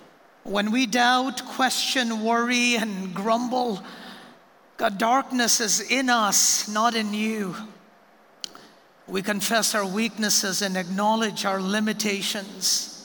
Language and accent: English; India; And so growing up in India, the whole idea of Judgment Day was informed in a sense from a Hindu and an Islamic worldview.